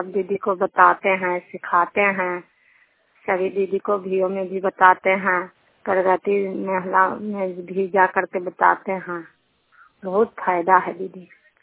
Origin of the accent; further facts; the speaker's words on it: Nadaha, Bihar, India; नदहा के निवासी हूँ, जिला नालंदा, पोस्ट कच्छामा, थाना हिलसा और नदहा का निवासी हूँ।